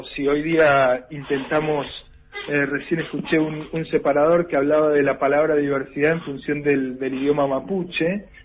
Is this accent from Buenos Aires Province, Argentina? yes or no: yes; Carmen de Patagones, Buenos Aires Province, Argentina; Yo la comí durante toda mi infancia en Patagones, en Carmen de Patagones, ¿verdad?